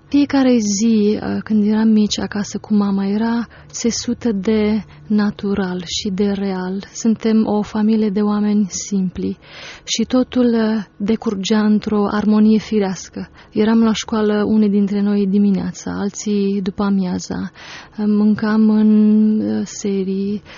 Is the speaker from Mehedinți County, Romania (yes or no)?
yes; Drobeta-Turnu Severin, Mehedinți County, Romania; Da, am 37 de ani, deloc sunt din Turnu Severin.